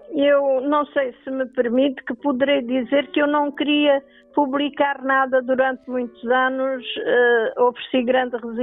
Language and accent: Portuguese; Boliqueime, Algarve, Portugal; born there; Nasci na Bela Vista, a casa dos meus avós, em Boliqueima, que é um monte onde estou hoje, que é um sítio maravilhoso, por cima da atual vila de Boliqueima, de antes era aldeia.